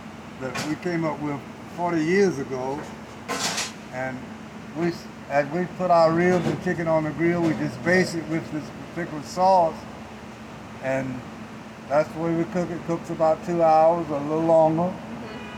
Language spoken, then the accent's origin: English; Madison, Georgia, United States; born there; now in Ellenwood, United States; I was born in Morgan County, Madison, Georgia, but I live out in Ellenwood, Georgia.